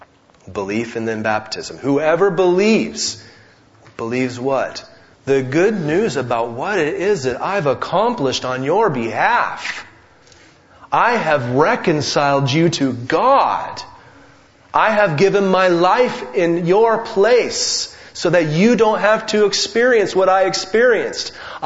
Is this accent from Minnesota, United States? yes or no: no; Oregon, United States; Friends, Roseburg, Oregon. I'm from Oregon.